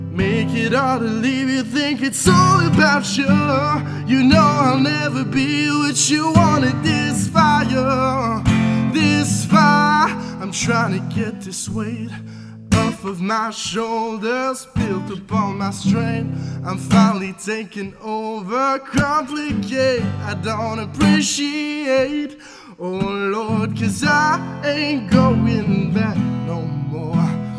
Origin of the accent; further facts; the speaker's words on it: Alma, Quebec, Canada; Je viens d'Almont, Lac-Saint-Jean.